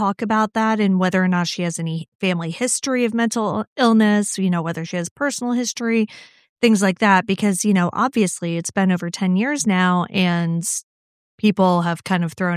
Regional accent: Toledo, Ohio, United States; also born or lived in Hawaii; I was born in Hawaii and then they took me to like Toledo.

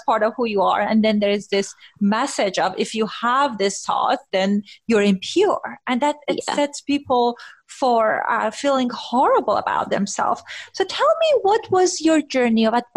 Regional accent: Iran; they know that I grew up in Iran

